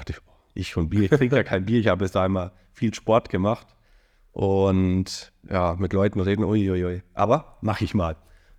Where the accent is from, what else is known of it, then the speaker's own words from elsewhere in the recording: Erding, Bavaria, Germany; Aus Erding.